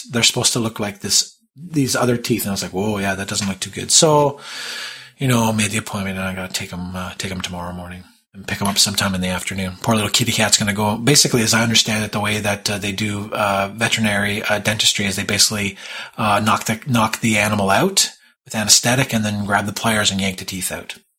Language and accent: English; Toronto, Ontario, Canada; in my hometown of Toronto